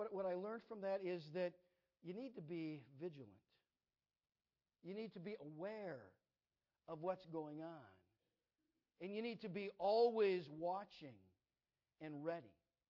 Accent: Minnesota, United States; also born or lived in Wisconsin; But anyway, my wife and I grew up in Minnesota, and our family has lived in various places.

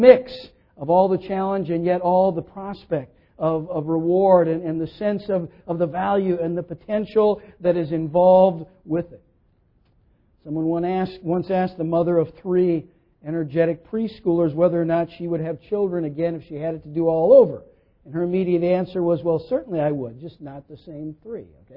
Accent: Minnesota, United States; My wife and I grew up in Minnesota

